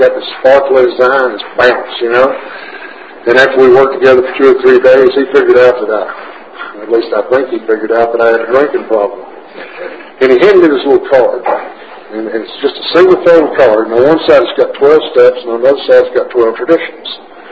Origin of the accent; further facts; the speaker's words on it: Corsicana, Texas, United States; The first meeting that I made in Alcoholics Anonymous after, in my hometown, of course, Corsicana, after that first meeting there in Waco